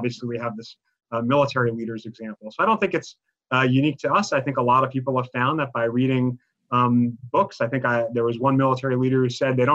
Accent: Maryland, United States; I mean, I grew up in Maryland, but I'll be honest, most of our vacations were to see family in New Jersey.

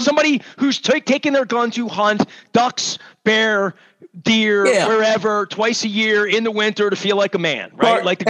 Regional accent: Dundalk, Maryland, United States; My, you know, all my relatives. I'm from Dundalk, man. Everybody hunted, like all of that.

